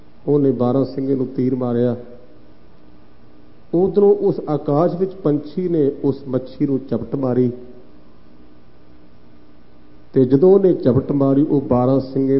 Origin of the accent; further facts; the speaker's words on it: Punjab, Pakistan; ਤੇ ਕਸੂਰ ਮੇਰੇ ਪਿੰਡ ਤੋਂ ਕੇਵਲ 6 ਮੀਲ ਹੋਣਾ ਹੈ।